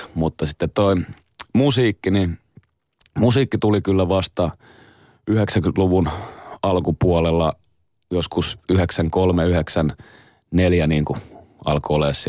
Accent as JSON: {"language": "Finnish", "town": "Helsinki", "region": "Uusimaa", "country": "Finland", "said": "meillä Roihikassa päin"}